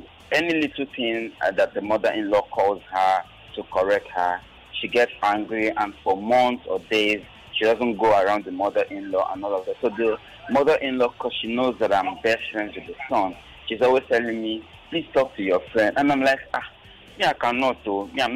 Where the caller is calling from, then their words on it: Ikeja, Lagos, Nigeria; I'm calling from Lagos, Ikeja.